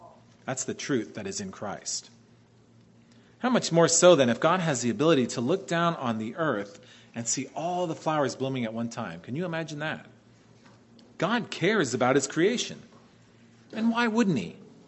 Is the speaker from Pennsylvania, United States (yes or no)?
yes; Pennsylvania, United States; You know, I grew up there in Pennsylvania, like I told you before, that river, that Schuylkill River, that corridor.